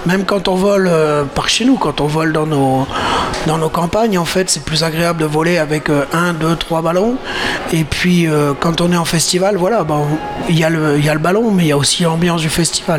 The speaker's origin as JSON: {"language": "French", "region": "Brittany", "country": "France", "said": "je viens de Bretagne"}